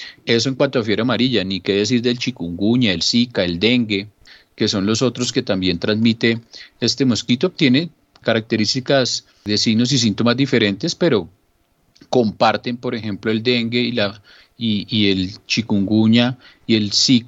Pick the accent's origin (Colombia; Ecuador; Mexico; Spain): Colombia; Girardot, Cundinamarca; Yo soy de Girardot y lo viví toda mi vida.